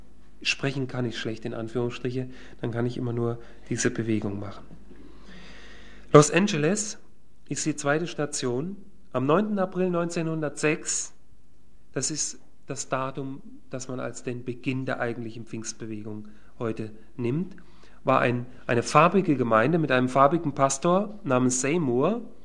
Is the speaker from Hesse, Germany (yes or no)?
yes; Kassel, Hesse, Germany; nach Kassel, meine Heimat, mir ist das gut vertraut.